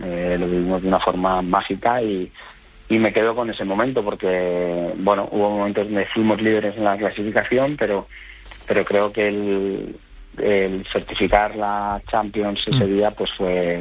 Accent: Madrid, Community of Madrid, Spain; Evidentemente soy madrileño, soy vallecano, me encanta mi ciudad, Madrid, me encanta Vallecas.

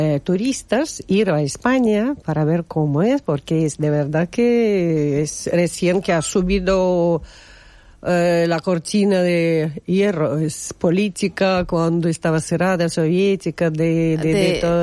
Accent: Kazakhstan; Spanish is a second language; moved away as an adult; also born or lived in Tolyatti, Russia; now in Spain; Bueno, soy de Kazajstán, he nacido en Kazajstán y viví 25 años en Kazajstán. Luego he cambiado de sitio y viví en ciudad se llama Toliati

